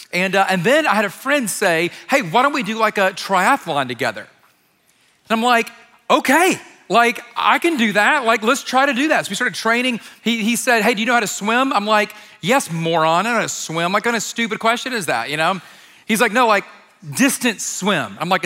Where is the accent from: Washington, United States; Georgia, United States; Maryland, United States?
Georgia, United States; I grew up in Georgia.